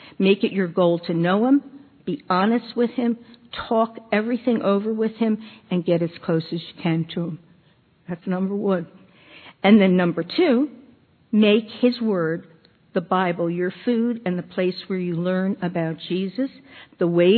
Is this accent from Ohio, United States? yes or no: no; New York, United States; now in Long Island, United States; we moved out to Long Island, because I came from New York, as Kristen said.